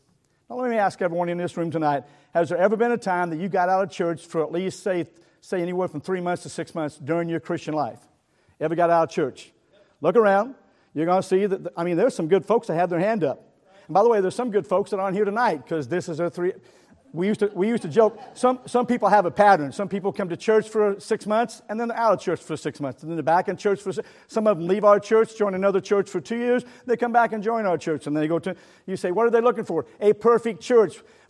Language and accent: English; Missouri, United States; So that's because I came from Missouri, and we have a lot to say.